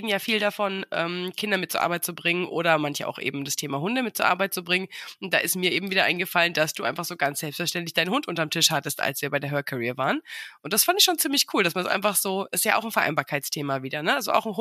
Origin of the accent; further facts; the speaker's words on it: Bamberg, Bavaria, Germany; dass wir beide den gleichen Geburtsort haben. Wir kommen beide aus Bamberg.